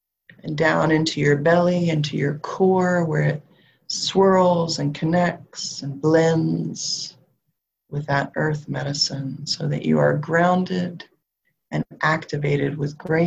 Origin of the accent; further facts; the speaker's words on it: the South, United States; accent: southern; My southern accent is so thick tonight.